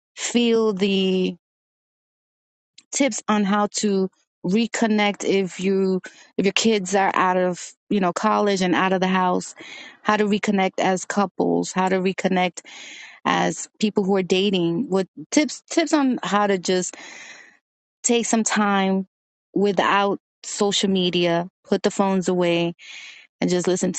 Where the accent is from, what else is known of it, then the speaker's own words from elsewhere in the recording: Brooklyn, New York, United States; born there; And I am Dominican, although I was born in Brooklyn, but I consider myself Dominican.